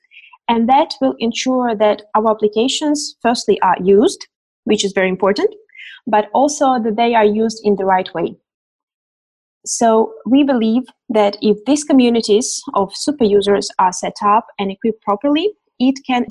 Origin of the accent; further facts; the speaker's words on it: Denmark; I come from Denmark and I work for a large multinational company within the renewables energy sector